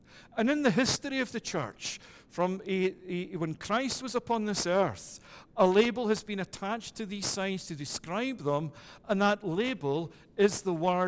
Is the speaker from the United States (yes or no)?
no; Scotland, United Kingdom; born there; I'm from Europe. By birth, I'm Scottish, but also a European. And it is that I've learned over 20 years that in my mindset, I'm not North American, I'm European.